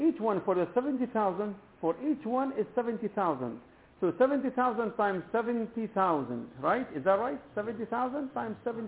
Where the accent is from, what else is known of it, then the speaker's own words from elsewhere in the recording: Palestine; I grew up in Palestine pomegranate is something very common